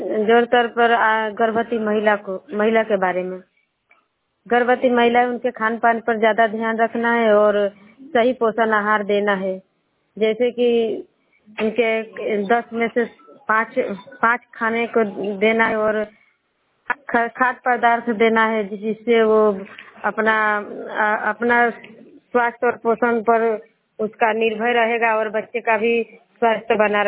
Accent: Chanchaliya, India; और मैं चंचलिया पंचायत की रहने वाली हूँ

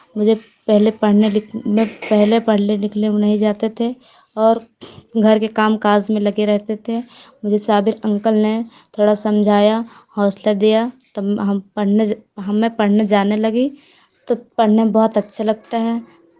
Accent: Paro, India; मैं पारो की रहने वाली हूँ। मैं उत्कर्मी प्लस टू उच्च विद्यालय ढुब्बा में पढ़ती हूँ और मैं 9th क्लास में पढ़ती हूँ।

